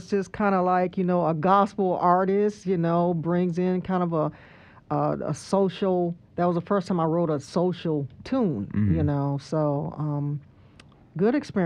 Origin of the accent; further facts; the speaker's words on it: Cleveland, Ohio, United States; Well, my journey has been, I was raised in Cleveland, Ohio, and my introduction to music was through my mother.